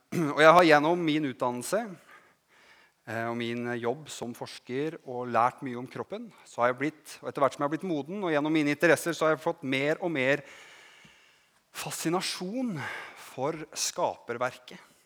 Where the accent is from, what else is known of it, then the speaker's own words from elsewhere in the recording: Ulefoss, Telemark, Norway; jeg vokste opp på Ulefoss, på Philadelphia Ulefoss.